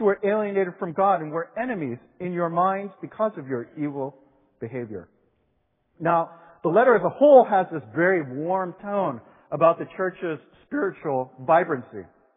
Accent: New York City, New York, United States; born there; I mean, I moved 8 times growing up. I was born in New York City, but I don't think of myself as a New Yorker.

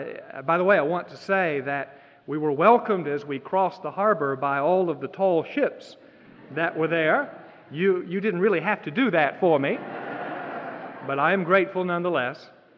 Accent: Florida, United States; I grew up in South Florida. There were six children in my family, and we were brought up with specific responsibilities to do, chores, tasks to take care of.

